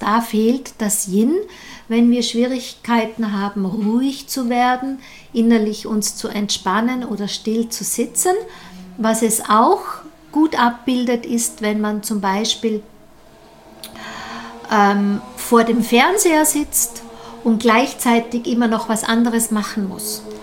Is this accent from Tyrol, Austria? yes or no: yes; Tyrol, Austria; so eine Frosthen sind, wie wir das bei uns in Tirol sagen